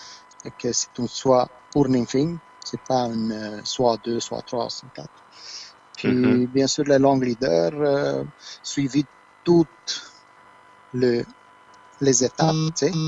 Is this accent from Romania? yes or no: yes; Transylvania, Romania; French is a second language; now in Quebec, Canada; Je suis arrivé en décembre 2004, puis je suis original de la Roumanie, mais plus précis, c'est la Transylvanie, qui est une région dans la Roumanie.